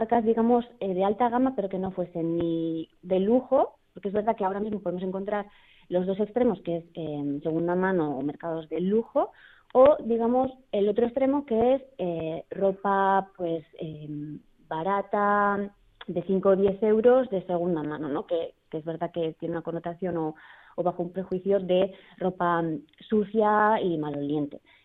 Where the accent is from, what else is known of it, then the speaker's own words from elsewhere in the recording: San Sebastián, Basque Country, Spain; also born or lived in Los Angeles; now in Barcelona, Spain; yo soy de Donosti, yo cursé la carrera aquí en Deusto en doble grado, además derecho